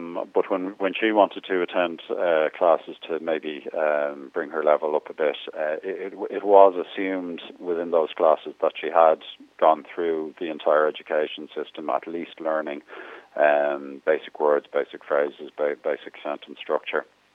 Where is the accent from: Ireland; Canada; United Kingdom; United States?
Ireland; Dublin, Leinster; first language Irish; English is a second language; of my parents originally hail from Gaeltacht regions. My father was from Kerry, my mother was from Donegal. But I grew up in Dublin. We grew up with Irish as a family language. I was educated through Irish in primary school. So we spoke Irish.